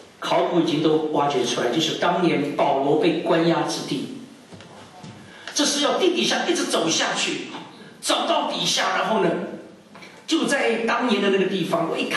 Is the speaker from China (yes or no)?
yes; Shanghai, China; 我就想到我小时候，我在上海出生，在那里长大。